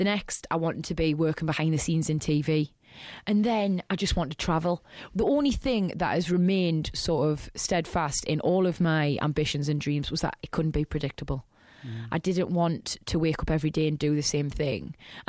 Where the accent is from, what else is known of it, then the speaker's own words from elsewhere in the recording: Newcastle, North East England, United Kingdom; I've always loved growing up in Newcastle and being from the northeast.